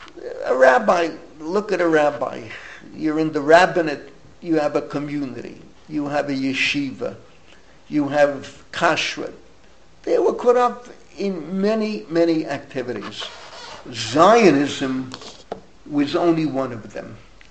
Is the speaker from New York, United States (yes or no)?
yes; Bronx, New York, United States; I grew up in the Bronx, I had neighbors, Italians, Irish, but good people.